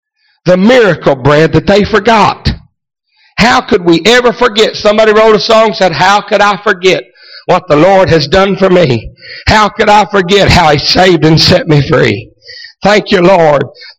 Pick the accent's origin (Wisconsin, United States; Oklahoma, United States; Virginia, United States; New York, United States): Oklahoma, United States; we was raised up there in Oklahoma, and we got, y'all probably don't even know what this is, we got commodities. Indian commodities.